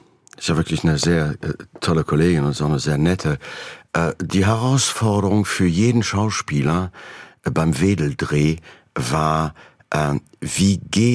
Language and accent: German; Germany; Also, wenn man mich jetzt fragt, was bin ich, würde ich sagen, ich bin Deutscher, obwohl ich einen französischen Pass habe. Das ist die Sprache, in der ich denke, fühle.